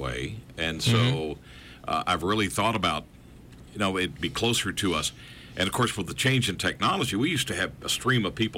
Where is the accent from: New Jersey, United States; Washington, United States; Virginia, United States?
Virginia, United States; When I was a kid, where I grew up in Virginia in the mountains, and of course, we didn't have cable.